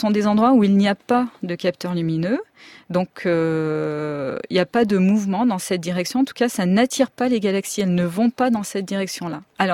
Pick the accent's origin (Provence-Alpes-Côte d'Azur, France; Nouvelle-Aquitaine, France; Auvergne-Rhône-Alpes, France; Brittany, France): Auvergne-Rhône-Alpes, France; Lyon; alors moi je suis lyonnaise